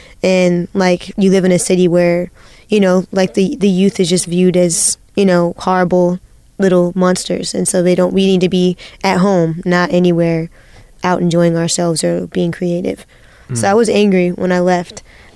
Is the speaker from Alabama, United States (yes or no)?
no; Canton, Ohio, United States; Yeah, I'm from Ohio. I'm from Canton, Ohio.